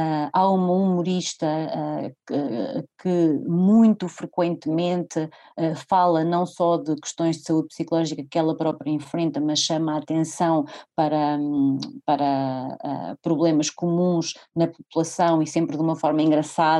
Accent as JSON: {"language": "Portuguese", "town": "Figueira da Foz", "region": "Coimbra", "country": "Portugal", "tie": "born or raised there", "said": "e depois passei a minha infância na Figueira da Foz, é verdade."}